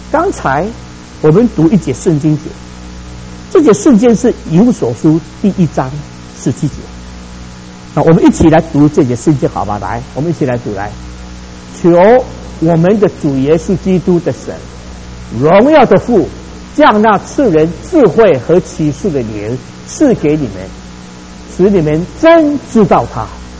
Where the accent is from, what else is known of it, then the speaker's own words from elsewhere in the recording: Taiwan; moved away as an adult; now in United States; 我说：“我是从台湾来这边啊，来这边留学。”